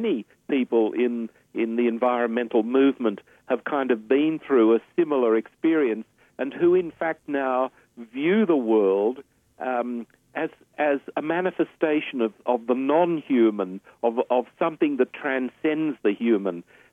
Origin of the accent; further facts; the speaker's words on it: Australia; as an Australian, you appreciate water because we are so short of water on such a dry continent.